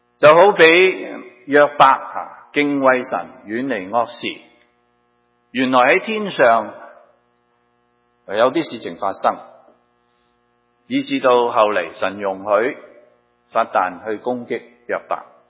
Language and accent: Cantonese; China; 而且是我们中国人讲很靓。